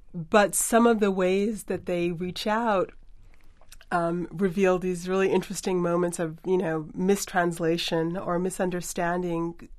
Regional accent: United States; my distance as an American from a Ghanaian

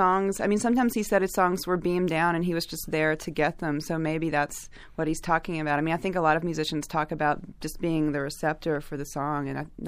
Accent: Alabama, United States; Well, my dad is a songwriter. I grew up in Alabama

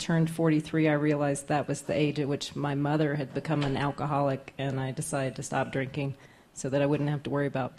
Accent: Chicago, Illinois, United States; I'm from Chicago

